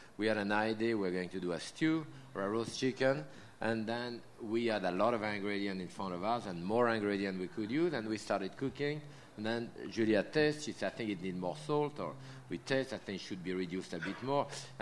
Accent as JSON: {"language": "English", "region": "Connecticut", "country": "United States", "accent": "Yankee drawl", "said": "actually I'm from Connecticut, but I can recognize my Yankee drawl, it's pure Connecticut."}